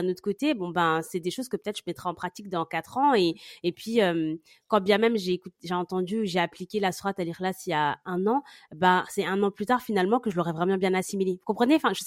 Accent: France

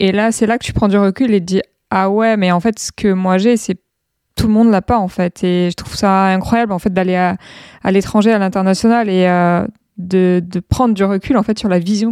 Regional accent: France; accent: French; now in United States; mon accent français, quand je parle en anglais.

